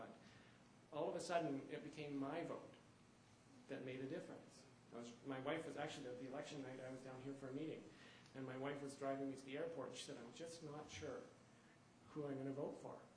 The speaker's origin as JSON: {"language": "English", "region": "Quebec", "country": "Canada", "tie": "born or raised there", "said": "although I grew up in Quebec, so I also support that."}